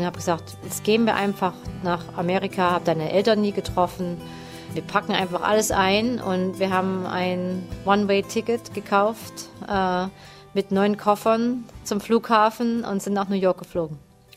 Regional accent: Germany; accent: Turkish; Ich war nun DDR-Bürger und Flüchtling. Und wenn man mich gehört hat, wie ich nun mit meinem türkischen Akzent spreche, wusste man es sofort, dass ich aus der DDR war.

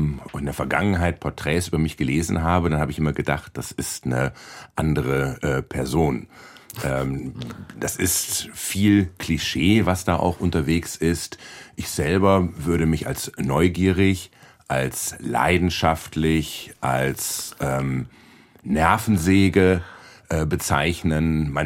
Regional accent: Bielefeld, North Rhine-Westphalia, Germany; ich komme aus Bielefeld, mein Vater war dort Rechtsanwalt.

